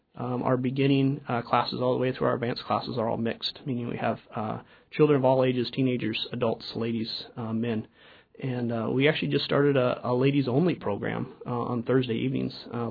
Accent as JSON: {"language": "English", "town": "Port Alexander", "region": "Alaska", "country": "United States", "tie": "born or raised there", "said": "I was raised on Baranoff Island in Port Alexander, a little fishing community at the time, about 150 people."}